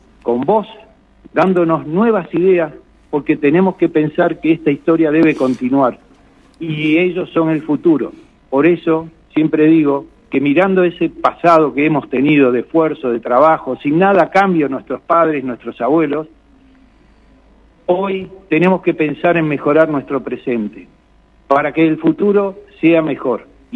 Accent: Comodoro Rivadavia, Chubut, Argentina; los que somos nacidos y criados en Comodoro

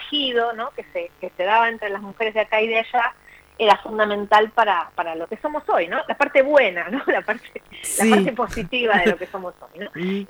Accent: Argentina; como yo soy argentina, también emigrante por otras razones, digamos, pero para el otro lado del charco

